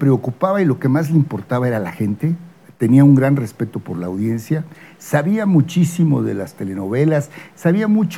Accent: Guadalajara, Jalisco, Mexico; born there; Pues, nací en Guadalajara.

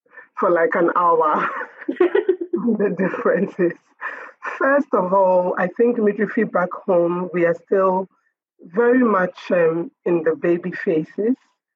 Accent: Ghana; I'm a midwife from Ghana.

